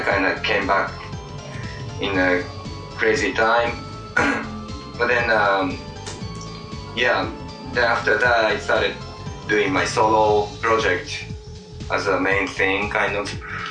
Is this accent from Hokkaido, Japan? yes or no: no; Gifu, Japan; born there; English is a second language; I was born in Gifu, Japan. Gifu is a beautiful city.